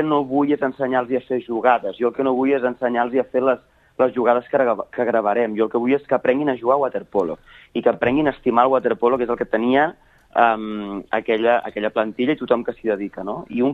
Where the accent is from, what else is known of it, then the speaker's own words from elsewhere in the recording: Sabadell, Catalonia, Spain; Jo soc de Sabadell, per tant no és molt complicat que jo vaig créixer al Club Natació Sabadell.